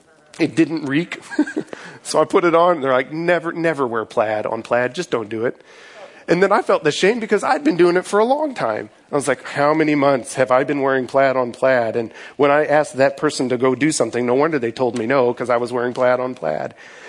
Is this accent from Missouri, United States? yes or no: yes; Missouri, United States; I grew up in Missouri on a farm, a cattle farm, and so sacrifice wasn't quite as offensive to me because I was used to a lot of death on the farm